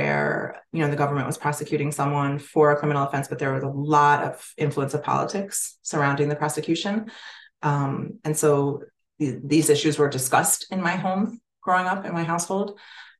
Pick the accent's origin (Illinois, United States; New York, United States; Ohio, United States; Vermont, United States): New York, United States; New York City; But I appreciate that I grew up in New York City in a time when it retained some of its sort of unique elements